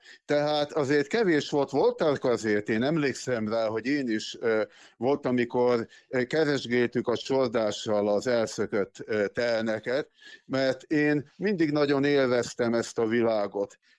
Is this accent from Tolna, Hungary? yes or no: no; Gyöngyös, Heves, Hungary; Én gyöngyösi származású vagyok, mátrai. Ennek ellenére választott szülőhazám Szabolcs-Szatmár Bereg megye